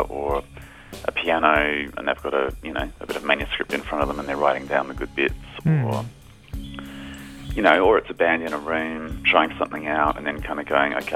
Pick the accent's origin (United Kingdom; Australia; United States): Australia; Adelaide, South Australia; now in Melbourne, Australia; This funny thing happened when I moved from Adelaide to Melbourne. I suddenly met all these Adelaide people that I hadn't known in Adelaide.